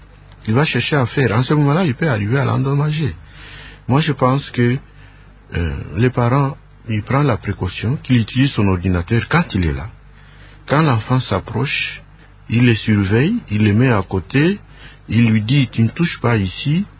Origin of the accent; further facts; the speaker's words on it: Mbuji-Mayi, Kasaï-Oriental, DR Congo; Je viens de Mbujimayi. J'étais ici en formation.